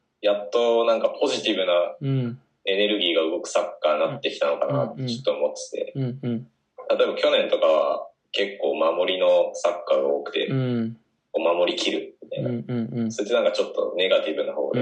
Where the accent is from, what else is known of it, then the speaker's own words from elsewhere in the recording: Fuchu, Tokyo, Japan; 東京都府中市で。